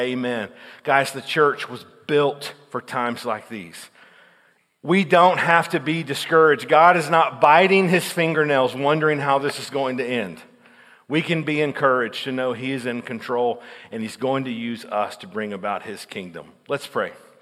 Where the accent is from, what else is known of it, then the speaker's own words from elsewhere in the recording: Texas, United States; now in Omaha, United States; Side note, yes, we live in Omaha. We've been there for 10 years, but we're originally from Texas, okay?